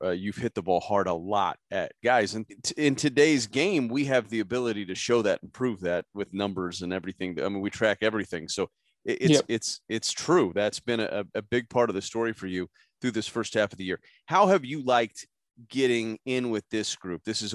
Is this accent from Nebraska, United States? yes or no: yes; Omaha, Nebraska, United States; I grew up just outside of Omaha, so going to Rosenblatt and now TD Ameritrade Park was like, that was a big thing for me growing up.